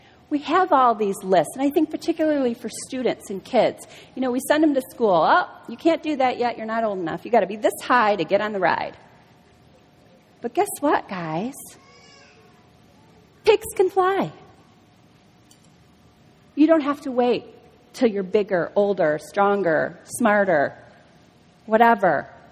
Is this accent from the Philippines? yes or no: yes; Philippines; Do you know that I'm Filipino? My parents are from the Philippines.